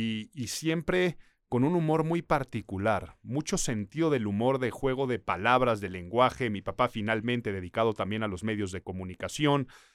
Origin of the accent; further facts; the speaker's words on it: Mexico City, Mexico; born there; Nací en Ciudad de México. Todavía soy modelo setentero.